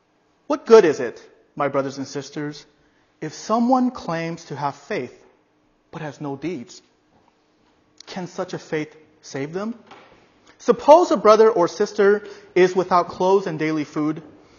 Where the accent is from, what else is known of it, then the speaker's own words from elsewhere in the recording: California, United States; I'm from California, so my pronunciation is not quite the same as English and Scottish.